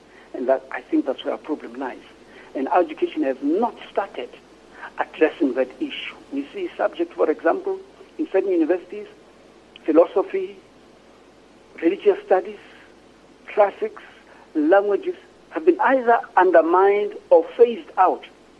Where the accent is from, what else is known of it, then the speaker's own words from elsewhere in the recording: Tokoza, Gauteng, South Africa; I grew up in Togoz, which was part of the Eastern Ekurhuleni. There was no library.